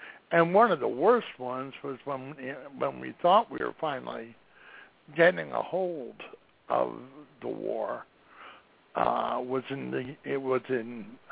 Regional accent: United States; And I, as an American, wish we could have done more

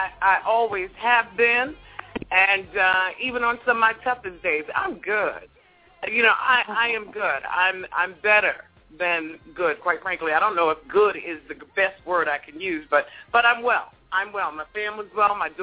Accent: Brooklyn, New York, United States; now in Charlotte, United States; You know, I'm from the East Coast. I'm a native of Brooklyn, and in Charlotte, you know, we get winter, spring, summer, and fall.

